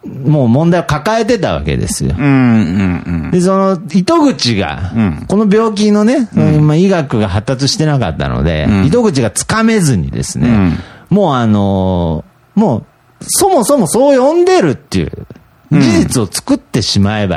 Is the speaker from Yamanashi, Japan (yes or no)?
no; Nagoya, Aichi, Japan; ちなみに僕ら名古屋の人間なんですけど、名古屋だと父さん、母さんっていうね。